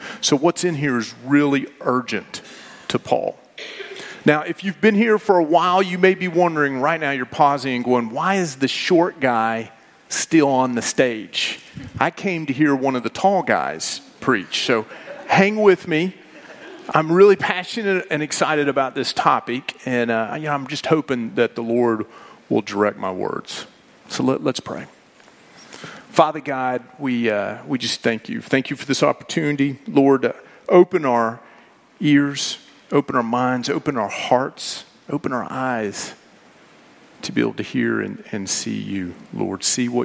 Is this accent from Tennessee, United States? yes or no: yes; Tennessee, United States; And that's a big deal because I'm from Tennessee, grew up Southern, ate Southern food all my life.